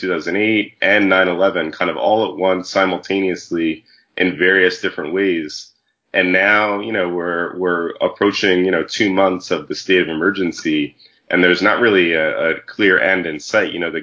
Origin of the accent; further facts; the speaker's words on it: New York, United States; You know, I'm from New York. Maria's from New York as well.